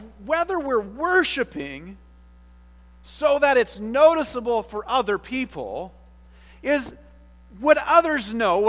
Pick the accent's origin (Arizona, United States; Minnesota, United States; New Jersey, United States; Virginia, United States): Minnesota, United States; You wait a minute, I'm from Minnesota, I don't do such things.